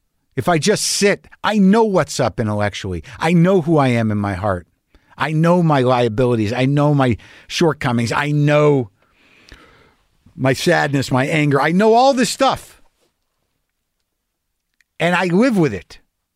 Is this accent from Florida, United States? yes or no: no; New Mexico, United States; also born or lived in New York, United States; Look, I lived in New York for long enough. I'm from New Mexico. I know what snow is.